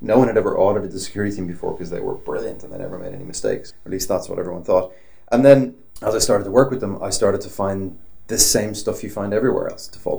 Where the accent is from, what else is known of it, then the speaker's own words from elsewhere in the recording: Ireland; I am Irish, though